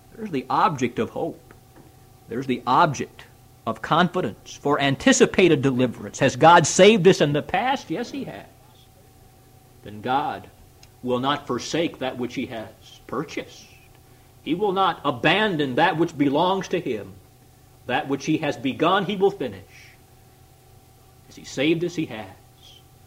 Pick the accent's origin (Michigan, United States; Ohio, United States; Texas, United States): Michigan, United States; I recall before, there were times when she was from Florida and I'm from Michigan.